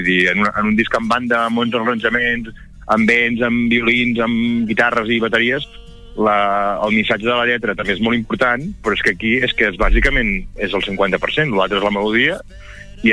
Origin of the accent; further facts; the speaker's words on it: La Bisbal d'Empordà, Catalonia, Spain; era a la Bisbal, el meu poble.